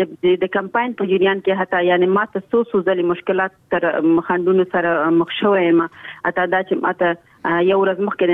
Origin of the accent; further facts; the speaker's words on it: Nangarhar, Afghanistan; ځکه چې مونږ دواړه د ننګرهار یو